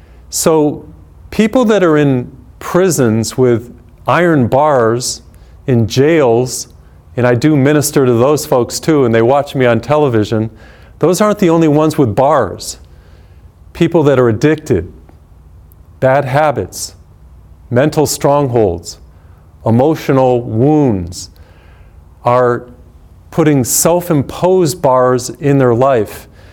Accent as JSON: {"language": "English", "town": "Feeding Hills", "region": "Massachusetts", "country": "United States", "tie": "born or raised there", "said": "I come from Massachusetts. I was born in a little town called Feeding Hills, Massachusetts, one of the original 13 colonies."}